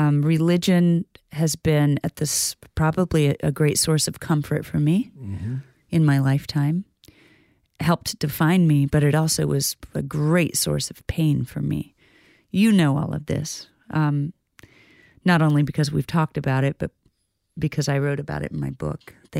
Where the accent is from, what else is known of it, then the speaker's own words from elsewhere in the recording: Midwest, United States; And for a person born and raised in the Midwest, where ethics and authenticity and honesty are, you know, were kind of bred into me